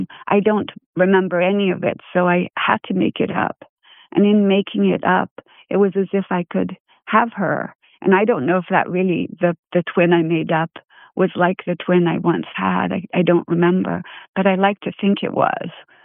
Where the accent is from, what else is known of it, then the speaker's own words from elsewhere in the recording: Brazil; that emotional reality that I lived with growing up in Brazil, 1960s, 1970s Brazil.